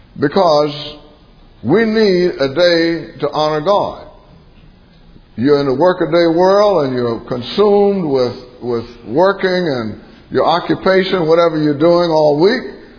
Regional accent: the South, United States; I was raised in the South. And the culture in which I was raised is completely different from the culture that I live in now.

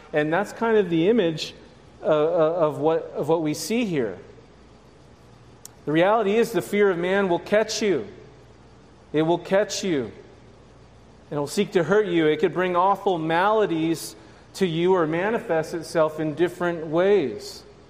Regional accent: Phoenix, Arizona, United States; also born or lived in California; I grew up in California and Phoenix, Arizona, which is like California 2.0.

